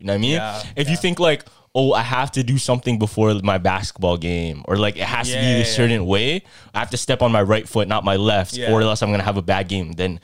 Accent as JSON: {"language": "English", "country": "Philippines", "said": "And you know, Filipinos, we relate a lot to not only just other Filipinos, to even like Latinos too."}